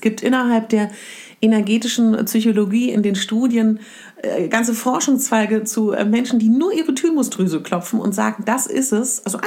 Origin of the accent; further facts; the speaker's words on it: Berlin, Germany; Ich komme aus Berlin und ich komme aus einer, ja, aus einer Region, wo man sich nicht unglaublich viel berührt.